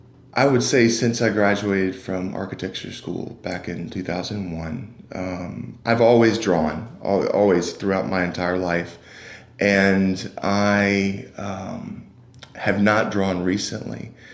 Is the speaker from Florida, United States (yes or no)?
no; Alabama, United States; moved away as an adult; also born or lived in Chicago / Michigan; I should say that while I was born and raised in Alabama, I've actually been lived in quite a few cities.